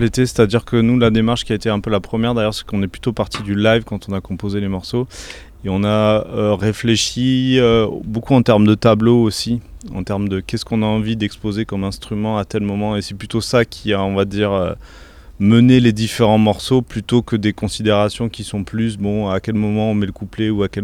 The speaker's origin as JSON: {"language": "French", "country": "France", "said": "Et c'est nous ce qu'on est, nous on est des Français"}